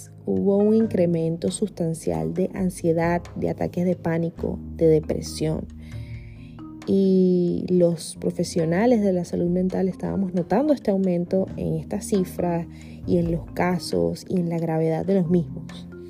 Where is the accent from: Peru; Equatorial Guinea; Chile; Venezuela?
Venezuela; sé que en mi país, Venezuela, el acceso a la salud mental es muy limitado